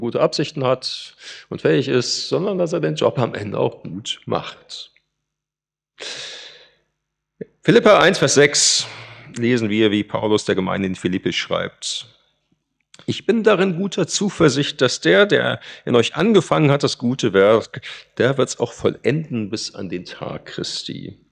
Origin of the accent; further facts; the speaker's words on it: Halver, North Rhine-Westphalia, Germany; in meiner alten Heimatgemeinde in Halver, die eigentlich immer auch am Schrumpfen war und überaltert